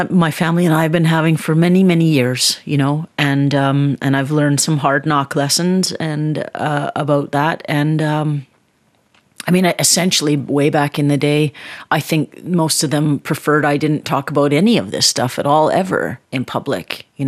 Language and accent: English; Yukon, Canada; It's basically stories about myself and my cousins when we were all little kids growing up in the Yukon.